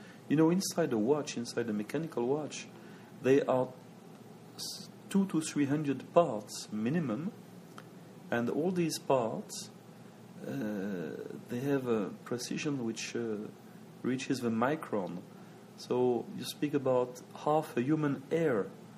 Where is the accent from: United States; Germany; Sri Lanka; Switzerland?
Switzerland; I'm Swiss. I'm from the Jura Mountains. It's in the northern part of the country. It's a remote place. Not many people know. It is very much focused on watchmaking.